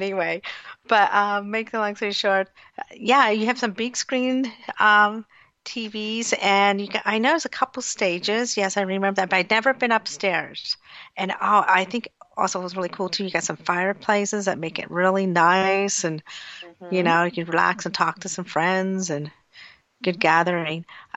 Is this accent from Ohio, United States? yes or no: no; Pennsylvania, United States; Because I am from Pennsylvania, and everybody loves the Steelers.